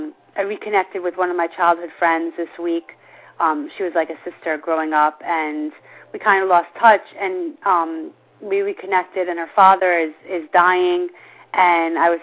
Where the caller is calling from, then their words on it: Great Neck, New York, United States; I'm calling from Great Neck, New York.